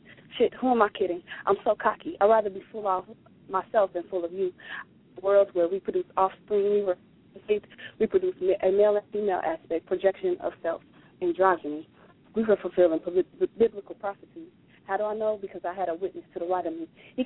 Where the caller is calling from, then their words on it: Ohio, United States; Hello, this is … I'm calling from Ohio.